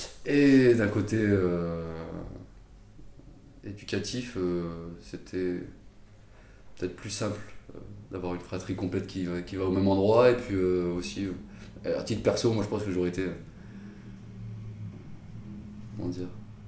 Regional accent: Saint-Jean-de-Maurand, Normandy, France; also born or lived in Rouen; Je suis né à Rouen, grandi à Saint-Jean-de-Maurand, petit patelin de 2000 habitants à l'époque, peut-être, même pas.

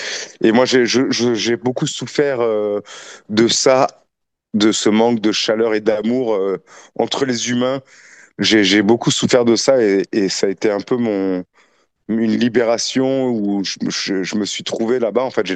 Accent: Toulouse, Occitanie, France; now in Marseille, France; Ouais, je suis toulousain, mais j'habite à Marseille depuis bientôt 3 ans.

